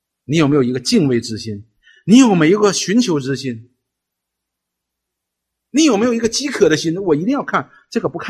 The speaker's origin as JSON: {"language": "Chinese", "country": "China", "said": "我们中国人有一句话叫什么，犹抱琵琶半遮面"}